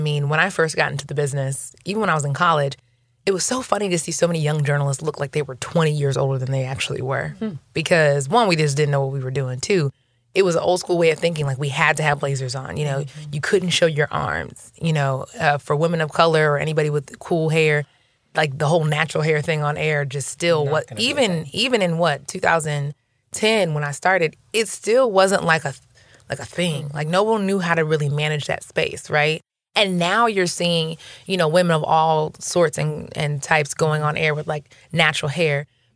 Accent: Chicago, Illinois, United States; also born or lived in Columbia, Missouri / Little Rock, Arkansas; I'm originally from the Chicago area.

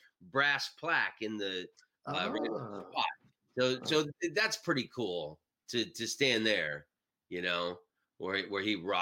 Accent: Silver Spring, Maryland, United States; also born or lived in Washington, D.C.; I was born in Southeast Hospital, so I was born in the Diamond, but we lived in Silver Spring.

